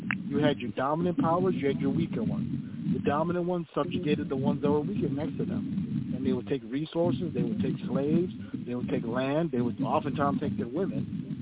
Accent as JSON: {"language": "English", "country": "Ethiopia", "tie": "born or raised there", "said": "In my home country, we have 5 different ethnic groups in my country. We have the Amhara, the Tigray, the Oromo, and all these different groups over time."}